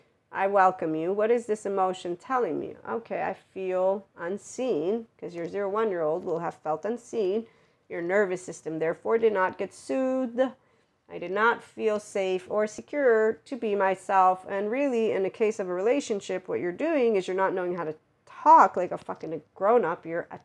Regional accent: United States; To this day … because I'm American to my Italian friends.

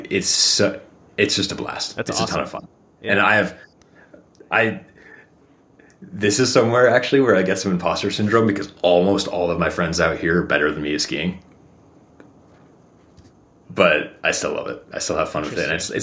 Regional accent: Maine, United States; I only learned, despite growing up in Maine, like by one of the East Coast famous mountains, I only learned to ski like 4 years ago

